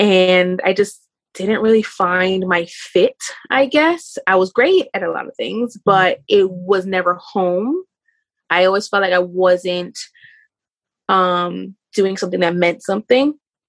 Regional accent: New York, United States; also born or lived in Bermuda; I was born here in New York. I grew up a little bit here, a little bit there. Came back here, there being Bermuda.

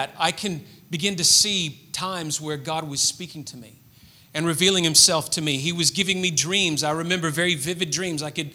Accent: Memphis, Tennessee, United States; And I still remember where I was driving my car in my hometown of Memphis, Tennessee.

